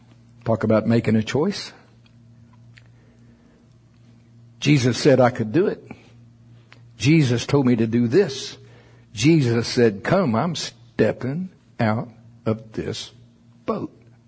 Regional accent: Shawnee, Oklahoma, United States; born there; See, I was born in Shawnee, Oklahoma. Yes, that is in Pottawatomie County.

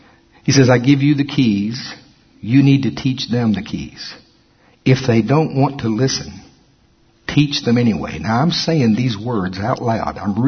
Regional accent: the South, United States; You know, y'all, I am from the South.

